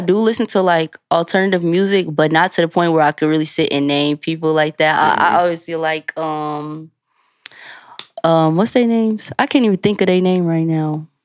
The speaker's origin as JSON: {"language": "English", "town": "Chicago", "region": "Illinois", "country": "United States", "said": "I'm from Chicago, so seeing other artists, like, do their thing as far as, like"}